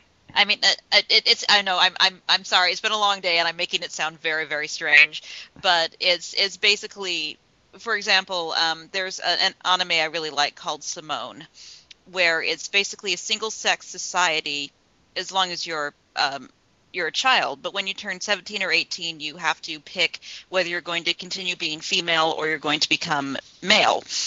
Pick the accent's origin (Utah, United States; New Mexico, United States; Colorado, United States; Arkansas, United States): Utah, United States; Salt Lake City; you know, as a 15-year-old growing up in Salt Lake City.